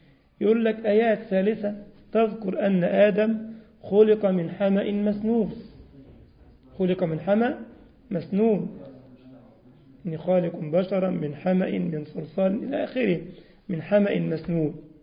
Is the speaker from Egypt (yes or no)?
yes; Egypt; احنا عندنا في مصر القلة او الزير